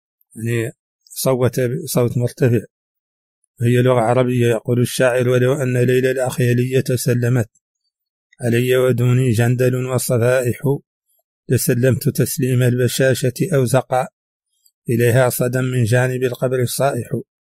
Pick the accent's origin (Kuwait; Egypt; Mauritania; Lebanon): Mauritania; accent: Hassaniya; لهجتنا الحسانية